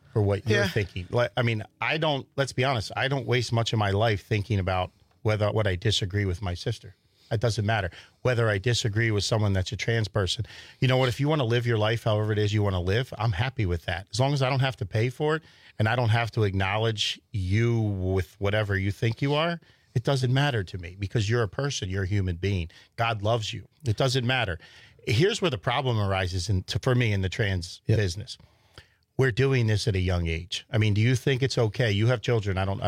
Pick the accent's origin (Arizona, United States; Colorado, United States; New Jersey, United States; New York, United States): New Jersey, United States; I grew up in Southern New Jersey.